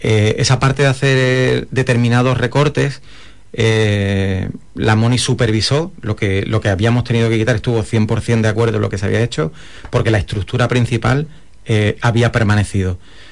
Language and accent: Spanish; Huelva, Andalusia, Spain; en mi acento se me nota que yo de Filadelfia no soy. soy muy de aquí, y además este es el barrio de mi abuela.